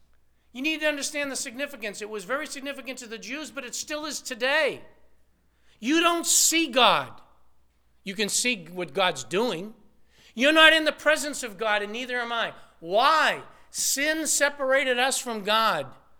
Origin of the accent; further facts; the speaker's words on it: Lawrence, Massachusetts, United States; I grew up in Lawrence, Massachusetts, right here. I grew up Roman Catholic.